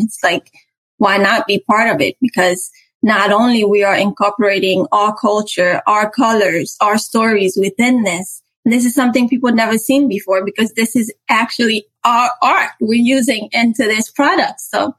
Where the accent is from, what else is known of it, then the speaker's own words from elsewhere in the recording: Haiti; Growing up in Haiti, most of us are very sheltered.